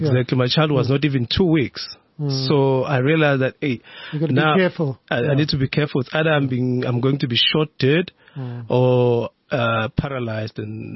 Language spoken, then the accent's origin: English; South Africa; Yes, I am a South African.